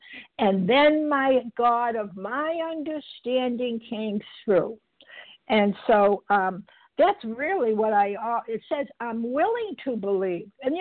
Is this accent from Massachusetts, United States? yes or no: yes; Massachusetts, United States; I'm from Massachusetts, and I'm a recovered, grateful, compulsive overeater.